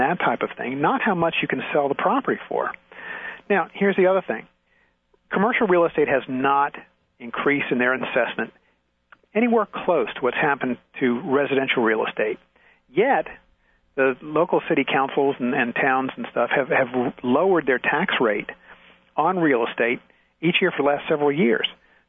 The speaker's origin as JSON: {"language": "English", "town": "Springfield", "region": "Virginia", "country": "United States", "tie": "born or raised there", "said": "Actually, I grew up in Northern Virginia in Springfield, went to Annandale High School"}